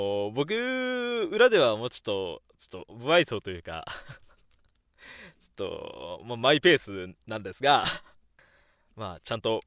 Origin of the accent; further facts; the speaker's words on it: Osaka, Japan; 出身地はですね、大阪です。これは、生まれも育ちも大阪、なのでね、まあ、コテコテではないんですけど、若干僕住んでるの、北の方というか、京都寄りなのでね、ちょっとコテコテという感じじゃないんですけども。